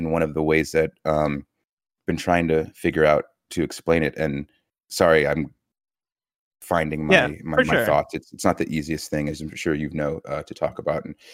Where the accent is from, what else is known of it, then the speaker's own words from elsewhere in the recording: Georgia, United States; Many times, growing up in Georgia, whether I was getting, pulled over or just like pulled out of a crowd